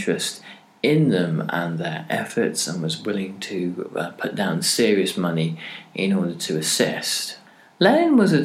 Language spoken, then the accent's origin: English; Cardiff, Wales, United Kingdom; Will Painter, from my hometown here, Cardiff